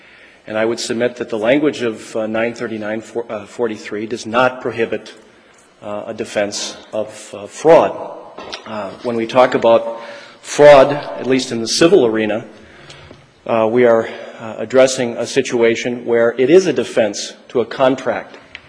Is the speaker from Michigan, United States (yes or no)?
no; Sheboygan, Wisconsin, United States; I'm from Sheboygan, and I represent Mr. Jadowski.